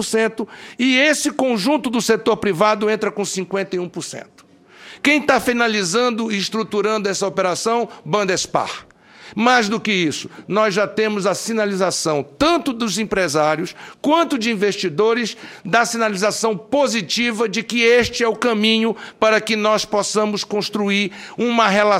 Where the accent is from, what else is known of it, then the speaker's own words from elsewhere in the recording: Amazonas, Brazil; Senhores, eu sou do Amazonas.